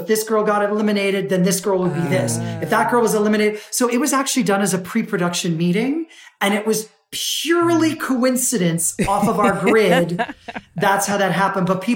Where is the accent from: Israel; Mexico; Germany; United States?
United States; born there; I was born in the States, but I went at the age of seven and, you know, stayed with my family and where they lived under that regime.